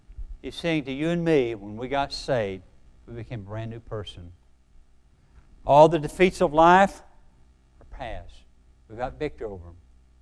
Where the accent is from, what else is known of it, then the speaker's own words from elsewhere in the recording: West Virginia, United States; Because, I mean, you know, I'm from West Virginia. We got the four R's, writing, reading, arithmetic, and road to Cleveland.